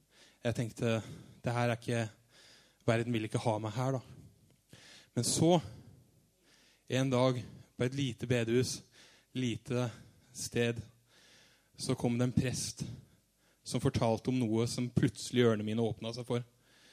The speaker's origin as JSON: {"language": "Norwegian", "town": "Arendal", "region": "Agder", "country": "Norway", "said": "Jeg kommer fra Arendal. Så som dere sikkert alle hører, neida, jeg pleier å si det at min mor trønder, og min far engelsk"}